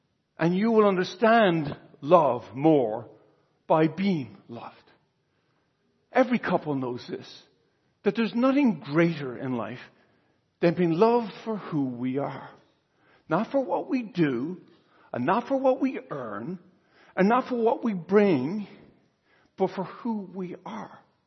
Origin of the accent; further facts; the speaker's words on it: Ireland; St. Patrick being one of the more famous ones, of course, being Irish, I'll recount that one for you.